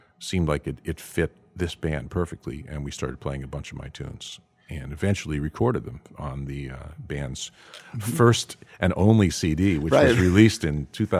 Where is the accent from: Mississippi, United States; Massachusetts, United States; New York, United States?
New York, United States; And I had really missed playing this kind of music, being a New Yorker in Chicago.